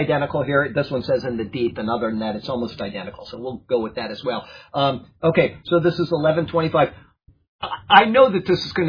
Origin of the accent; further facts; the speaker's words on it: Sarasota, Florida, United States; that's me growing up in Sarasota, Florida, and seeing people and whatever.